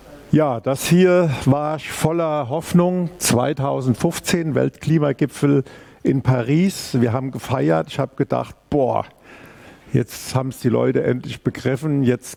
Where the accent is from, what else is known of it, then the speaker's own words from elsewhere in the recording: Rhineland-Palatinate, Germany; Also ich komme eigentlich aus dem Rhein-Hunsrück-Kreis